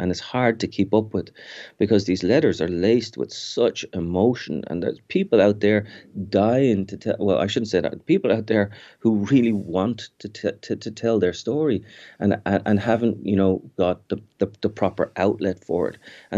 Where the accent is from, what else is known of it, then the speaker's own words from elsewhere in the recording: Ireland; now in New York, United States; I'm Irish, you know, I live in New York